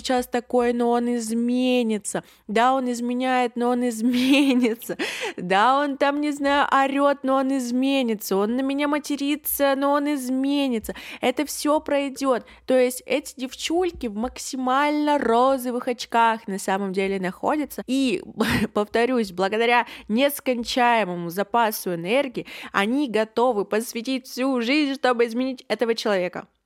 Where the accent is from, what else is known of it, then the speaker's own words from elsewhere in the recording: Yekaterinburg, Sverdlovsk Oblast, Russia; мне 22, и я из Екатеринбурга